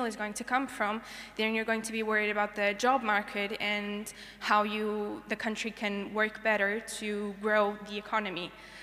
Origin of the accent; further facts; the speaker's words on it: Portugal; English is a second language; from Portugal.